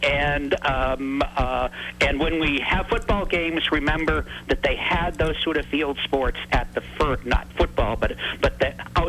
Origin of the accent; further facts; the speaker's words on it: Duxbury, Massachusetts, United States; Growing up in Duxbury, it's hard not to have cranberries as your favorite side dish.